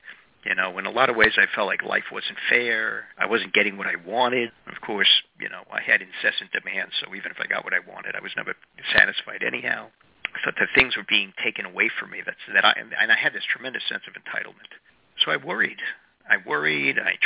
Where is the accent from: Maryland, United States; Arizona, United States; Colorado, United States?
Maryland, United States; Baltimore; I am a compulsive eater, and I am from Baltimore.